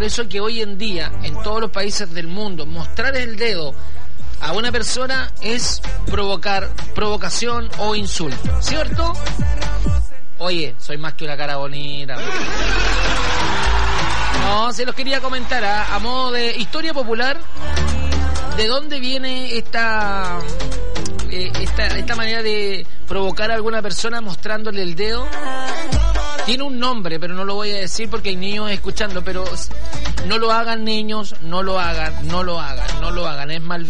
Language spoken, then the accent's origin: Spanish; Villa Alemana, Valparaíso, Chile; Yo soy de Villa Alemana.